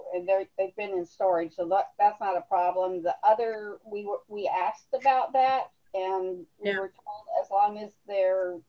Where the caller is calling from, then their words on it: San Diego, California, United States; San Diego. So most of California is.